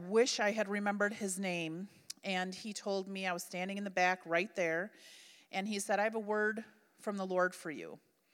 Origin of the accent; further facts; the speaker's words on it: Milwaukee, Wisconsin, United States; moved away as an adult; now in Odessa, Ukraine; It feels like Milwaukee." I grew up in Milwaukee, so, you know, we feel right at home in Odessa.